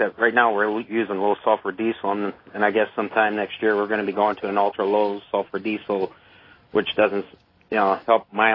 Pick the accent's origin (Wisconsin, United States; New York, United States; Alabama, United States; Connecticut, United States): Wisconsin, United States; Oregon; I'm from Oregon, Wisconsin.